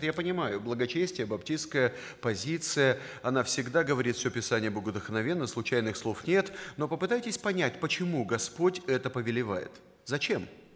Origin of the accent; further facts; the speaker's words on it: Chișinău, Moldova; Я вырос в Кишиневе и родился в этом городе. И рос среди евреев.